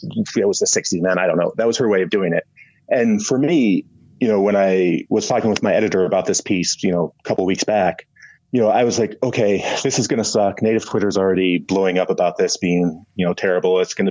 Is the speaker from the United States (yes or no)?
yes; Seattle, Washington, United States; Another example I like to cite, because I'm a Seahawks fan and I'm from Seattle.